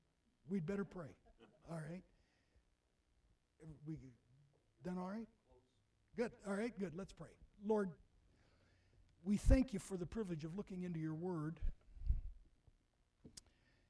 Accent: United States; that's one of the exciting things about being an American, that we are a nation of immigrants.

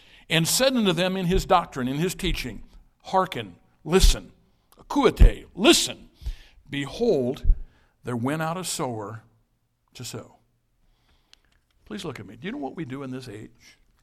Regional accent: United States; but I'm a Christian before I'm an American.

